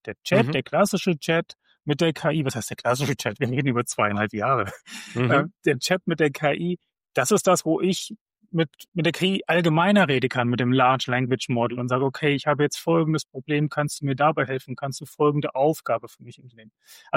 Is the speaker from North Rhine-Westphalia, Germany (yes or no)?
no; Hesse, Germany; ich komme aus Mittelhessen, also mitten in Deutschland drinne, bin hier groß geworden